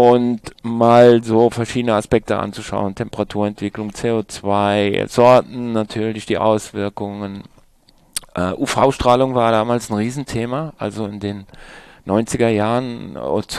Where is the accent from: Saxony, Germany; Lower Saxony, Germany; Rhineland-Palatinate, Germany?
Rhineland-Palatinate, Germany; ich bin ja im Weingut groß geworden und also in an der Mosel groß geworden